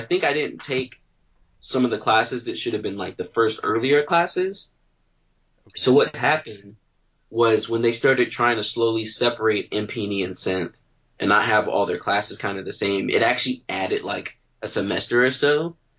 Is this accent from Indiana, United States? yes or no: no; North Carolina, United States; moved away as an adult; also born or lived in Boston; So I started at Berkeley in 2003. That's when I graduated from high school. So I moved from North Carolina to Boston.